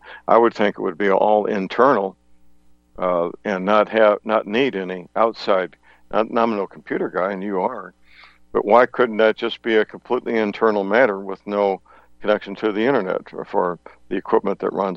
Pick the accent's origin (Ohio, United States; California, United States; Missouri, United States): Missouri, United States; St. Louis; because my hometown, St. Louis